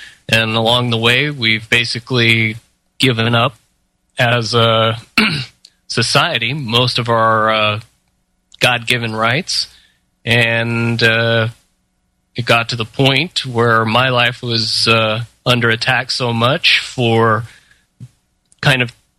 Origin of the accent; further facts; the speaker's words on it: Ogden, Utah, United States; I grew up in a town called Ogden, Utah. It's about 45 minutes north of Salt Lake City, if you know it on the map. And basically spent my entire life growing up there until I was 19.